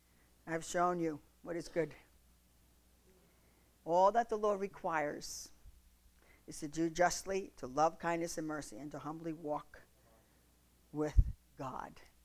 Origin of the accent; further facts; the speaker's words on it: New York, United States; I'm sorry. I'm from New York. I guess that's part of it.